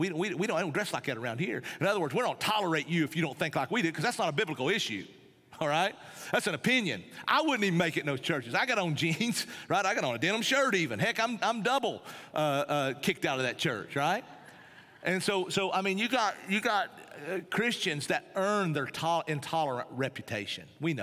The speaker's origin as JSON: {"language": "English", "region": "Tennessee", "country": "United States", "said": "But anyway, I'm from East Tennessee. That's why I've got to do this."}